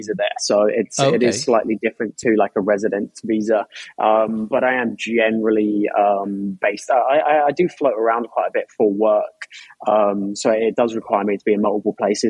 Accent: South East England, United Kingdom; I used to sound really, really Australian. But no, I'm from Kent in England.

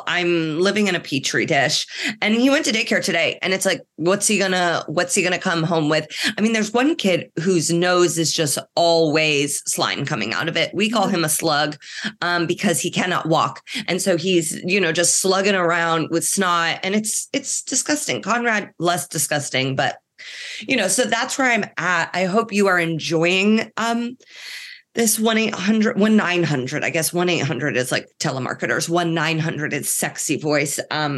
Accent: Ireland; We are Irish lasses.

